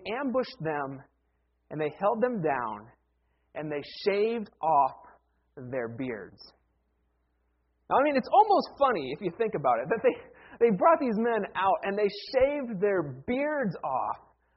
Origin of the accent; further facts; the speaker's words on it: Ohio, United States; I grew up in Ohio, and in Ohio we have a large Amish population.